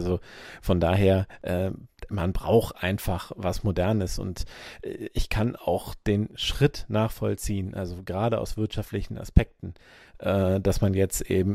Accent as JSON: {"language": "German", "town": "Solingen", "region": "North Rhine-Westphalia", "country": "Germany", "said": "ich komme eben aus Solingen und wünsche mir natürlich Spiele in Solingen"}